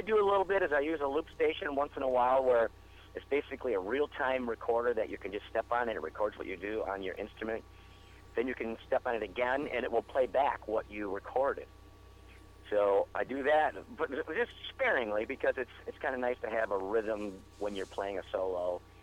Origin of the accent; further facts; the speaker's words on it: Marine City, Michigan, United States; Yeah, I'm born and raised in Marine City, but Port Huron is my musical center